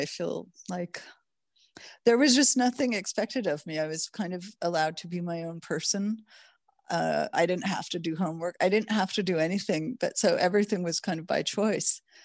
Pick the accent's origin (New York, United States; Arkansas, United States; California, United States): California, United States; Los Angeles; also born or lived in Toronto, Canada / Mexico; I was born in Toronto, Canada, raised in Los Angeles. Yeah, secret Canadian. And my parents are both from England. They met in Canada, and but we left Canada when I was pretty young, around four, and then I lived in Mexico for a year with them